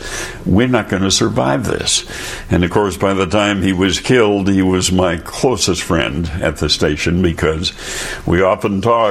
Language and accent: English; Wisconsin, United States; Because here's this dairy farm kid from Wisconsin